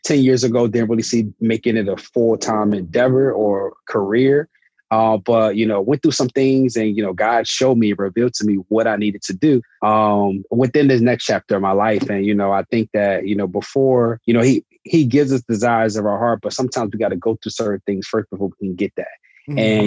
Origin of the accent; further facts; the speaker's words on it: Chester, Pennsylvania, United States; I'm from Chester, Pennsylvania, small city, about 20 minutes south of Philadelphia.